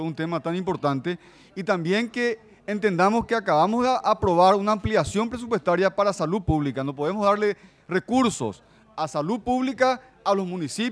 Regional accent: Asunción, Paraguay; yo soy de Asunción

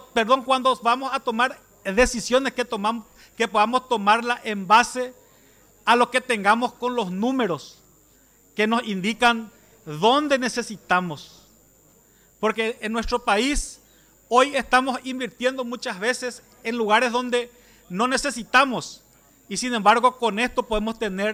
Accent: Paraguay; Pero si queremos trabajar, unámonos juntos como paraguayos.

